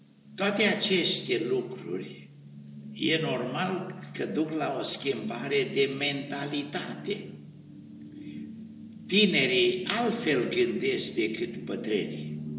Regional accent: Apuseni Mountains, Romania; Eu sunt de la Moț

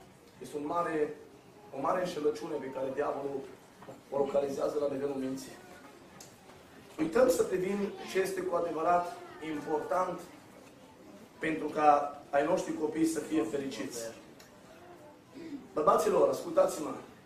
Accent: Romania; noi suntem români!

